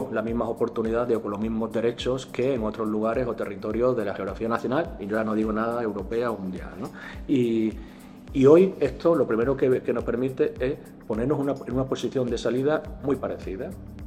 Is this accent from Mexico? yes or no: no; Arroyo de la Luz, Extremadura, Spain; un chaval de mi pueblo, de Arroyo de la Luz